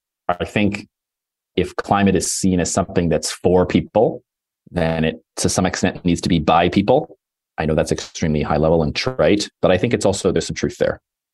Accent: Toronto, Ontario, Canada; now in Los Angeles, United States; I live in LA and I'm from Toronto.

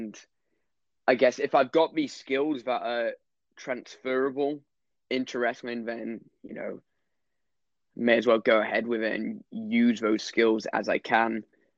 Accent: Scotland, United Kingdom; I think you can tell by my accent, I'm not really much of a traditional Scottish person.

